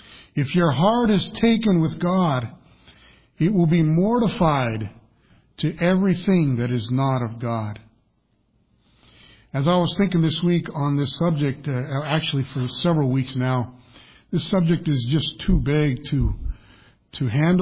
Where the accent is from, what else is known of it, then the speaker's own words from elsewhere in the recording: Colorado, United States; now in New Hampshire, United States; because I'm from Colorado, I grew up all my life in Colorado, but I think I've lived longer in New Hampshire now than I did in Colorado.